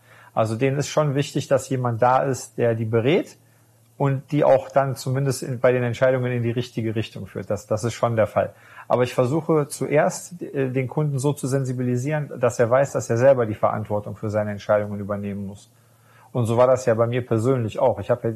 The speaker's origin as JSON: {"language": "German", "town": "Düsseldorf", "region": "North Rhine-Westphalia", "country": "Germany", "said": "ich komme aus Düsseldorf."}